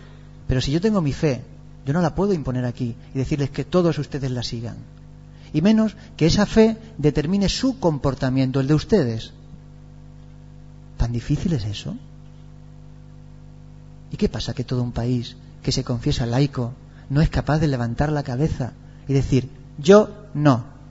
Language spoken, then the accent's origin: Spanish; Trujillo, Extremadura, Spain; Yo también soy de pueblo, de Trujillo, y pasa lo mismo. El pensamiento se achica en los pueblos.